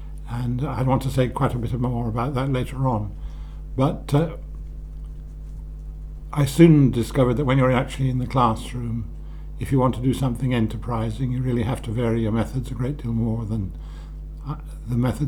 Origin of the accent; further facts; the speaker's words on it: Bristol, South West England, United Kingdom; I was born in Bristol in 1927.